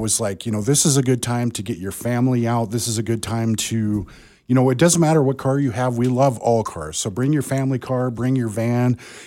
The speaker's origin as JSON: {"language": "English", "town": "Kalispell", "region": "Montana", "country": "United States", "tie": "born or raised there", "said": "I was born and raised in Kalispell. I'm an Evergreen kid, went to Evergreen School, graduated from Flathead High School."}